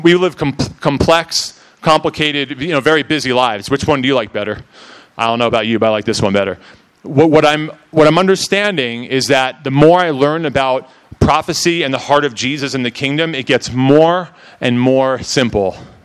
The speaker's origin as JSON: {"language": "English", "region": "New York", "country": "United States", "said": "Oh, true, I'm from New York, man. This is slow for me."}